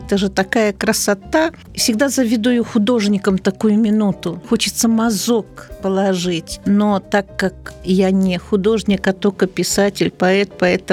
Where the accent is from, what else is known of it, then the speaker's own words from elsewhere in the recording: Konotop, Gomel Region, Belarus; я родом из Гомельской области, Наравлянский район, деревня Конотоп.